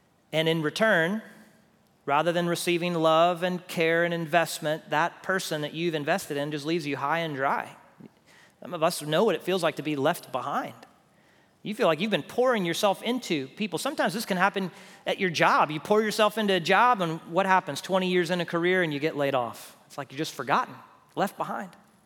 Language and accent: English; Houston, Texas, United States; but neither of us are from West Texas. I'm from Houston.